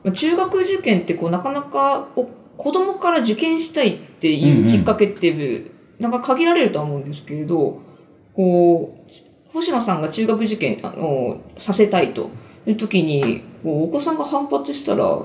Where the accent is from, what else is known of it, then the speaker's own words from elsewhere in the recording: Fukuoka, Japan; あの私も福岡の出身なので、あのよく分かってなかったんですが